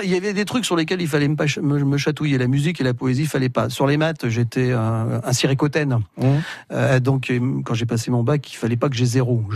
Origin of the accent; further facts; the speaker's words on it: Brest, Brittany, France; born there; Moi, je suis né à Brest. Je suis né à Brest, dans le grand ouest de la Bretagne, tout au bout de la terre.